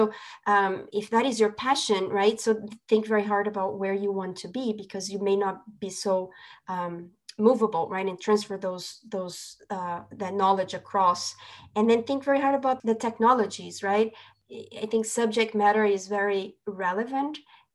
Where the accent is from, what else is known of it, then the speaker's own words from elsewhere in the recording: Brazil; also born or lived in United States / Europe / Singapore; I grew up in Brazil. I lived in the States for 10 years. I've been in Europe for many years. I lived in Singapore as well.